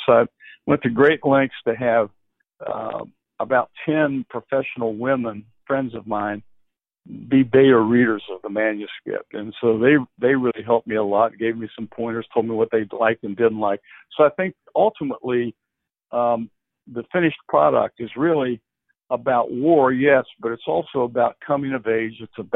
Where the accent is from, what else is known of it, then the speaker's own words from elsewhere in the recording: West Virginia, United States; I mean, I changed the name of my hometown, the Augie's hometown, but it is set in the early parts of it are set in West Virginia.